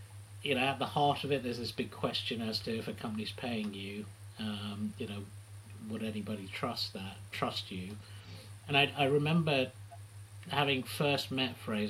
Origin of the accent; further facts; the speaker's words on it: Kenya; I grew up in Kenya